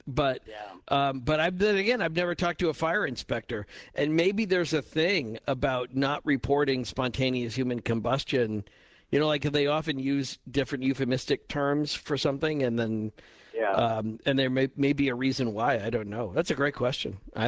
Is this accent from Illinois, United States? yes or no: yes; Illinois, United States; I grew up in just outside of Chicago when I was young, and that's that we had a green stamp redemption center in Evanston